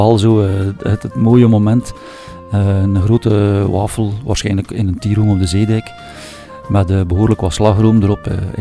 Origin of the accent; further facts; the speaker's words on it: Ghent, East Flanders, Belgium; now in Leffingen, Belgium; Nee, ik ben eigenlijk afkomstig uit het Gentse. Maar ik woon nu al 25 jaar in Leffingen.